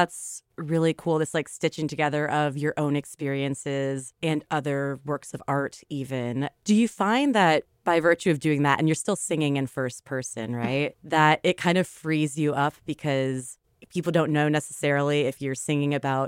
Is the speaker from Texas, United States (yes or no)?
yes; Texas, United States; now in New York, United States; Like I grew up in Texas. I live in New York. I am who I am because of both those places.